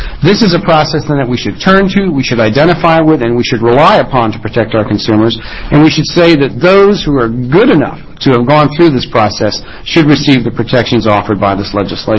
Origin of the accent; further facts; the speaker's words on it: Salem, Oregon, United States; I'm an attorney from Salem